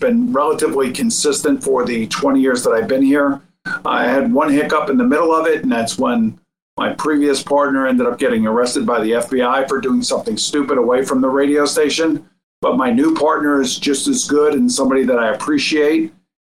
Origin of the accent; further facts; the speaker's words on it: New York, United States; I grew up here in New York and I was a fan first.